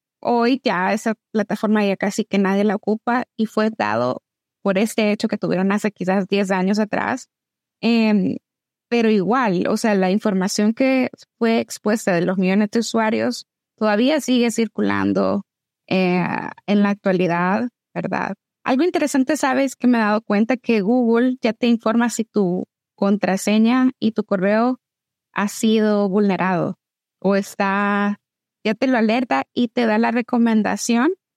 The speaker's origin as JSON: {"language": "Spanish", "country": "El Salvador", "said": "yo siento que en mi país, El Salvador"}